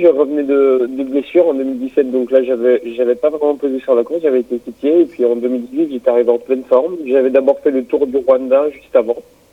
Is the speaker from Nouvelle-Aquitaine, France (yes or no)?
no; Pays de la Loire, France; C'est vraiment les fers de lance chez nous en Vendée, ouais.